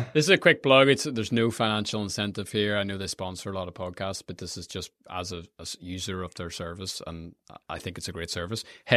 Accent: Ireland; growing up in Ireland, we swim in the sea year round.

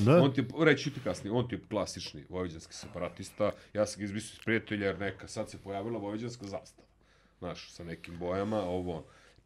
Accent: Šumadija and Western Serbia, Serbia; born there; ja sam rođen, brate, u Šumadi, odrastao ovdje.

